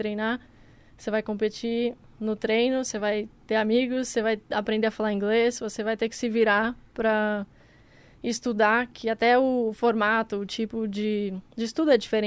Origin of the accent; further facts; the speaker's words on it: Brazil; Então, crescendo aqui no Brasil, na América do Sul no geral, no tênis, primeiro que a gente joga muito no saibro aqui, é uma quadra mais lenta.